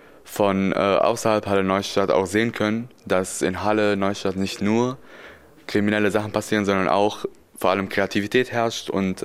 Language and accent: German; Damascus, Damascus Governorate, Syria; now in Germany; ich in meiner Heimat in Syrien, ich habe größtenteils in Damaskus gelebt, in der Hauptstadt